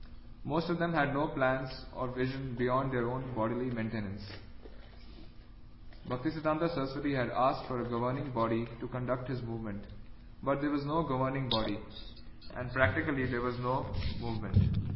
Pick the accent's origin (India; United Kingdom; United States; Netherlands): India; English is a second language; You know, I'm from India, I'm an old man, my accent is different.